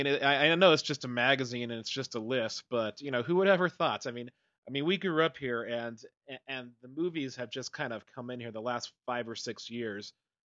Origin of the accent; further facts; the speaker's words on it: Albuquerque, New Mexico, United States; We are all from Albuquerque, New Mexico. We live and work and make movies here.